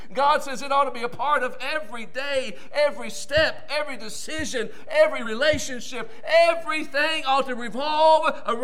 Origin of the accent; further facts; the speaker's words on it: Paraguay; because I grew up in Paraguay on the mission field.